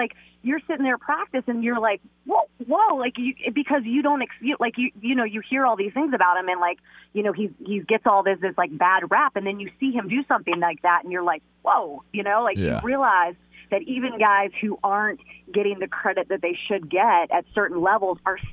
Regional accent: Fort Lauderdale, Florida, United States; Listen, I grew up in Fort Lauderdale, so you do the math.

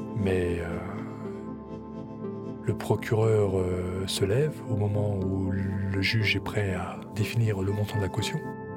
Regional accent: France; accent: American; moved away as an adult; also born or lived in United States; Je parle le français avec l'accent américain comme ça. J'avais perdu tous mes repères. Rappelez-vous, j'étais parti aux États-Unis à l'âge de 18 ans.

